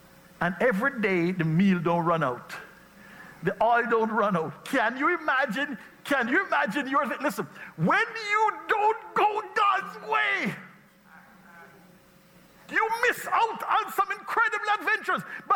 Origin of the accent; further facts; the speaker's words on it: Jamaica; moved away as an adult; now in United States; At that time, the Jamaican economy was blowing up. It was doing so great. We were one of the fastest growing countries in the developing world.